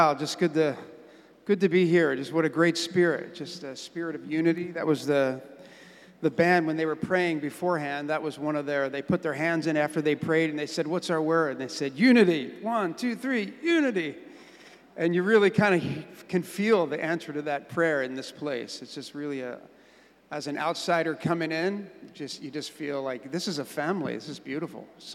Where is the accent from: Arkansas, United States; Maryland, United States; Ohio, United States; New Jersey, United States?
New Jersey, United States; Camden; I'm from Jersey. What exit? You ever do that one? So we were, my wife and I were both born off of exit 4 on the turnpike, you know, and Camden, New Jersey.